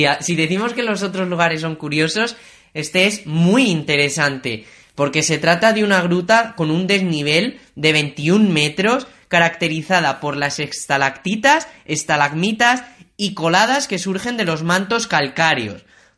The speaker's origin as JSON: {"language": "Spanish", "region": "Castilla-La Mancha", "country": "Spain", "said": "Nosotros somos de La Mancha, tenemos que tirar para la tierra."}